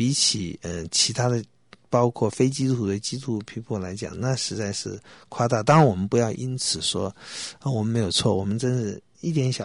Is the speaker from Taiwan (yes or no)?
yes; Taiwan; 就在我们台湾，就在我们的乡下，就是我们自己在眷村里面啊，在家里，我们听到了福音，我们信靠了主